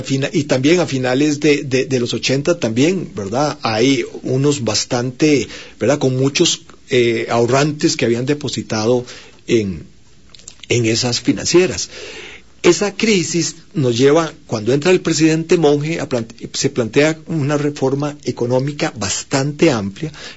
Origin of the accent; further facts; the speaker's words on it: Moravia, San José, Costa Rica; Yo soy de Moravia, Tibás